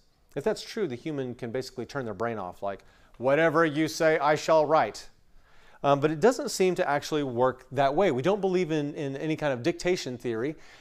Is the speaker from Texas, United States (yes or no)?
yes; Texas, United States; As many of you know, I am originally from West Texas, way, way, way up in the panhandle.